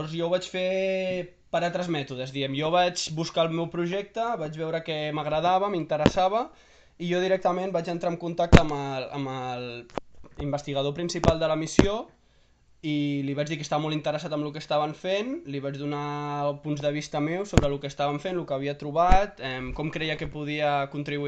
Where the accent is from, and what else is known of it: El Masnou, Catalonia, Spain